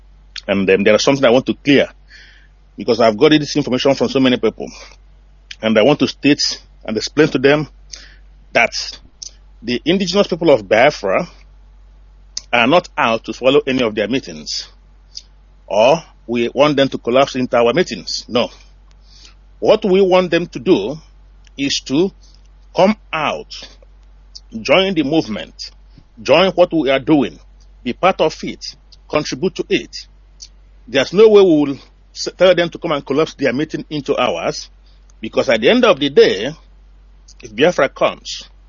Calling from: Manchester, North West England, United Kingdom; I'm calling from Manchester.

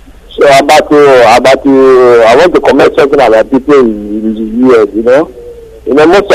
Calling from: Belgium; I'm calling from Belgium.

